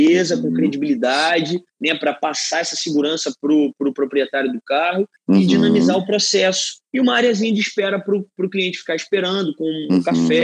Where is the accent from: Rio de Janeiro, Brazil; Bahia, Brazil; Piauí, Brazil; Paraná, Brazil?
Rio de Janeiro, Brazil; Nova Iguaçu; also born or lived in Minas Gerais / Espírito Santo / Região dos Lagos; Então, nasci em Nova Iguaçu, meu pai era advogado, também era militar, então a gente rodou Minas, Espírito Santo, morei na região dos Lagos, voltei para Nova Iguaçu com 15 anos.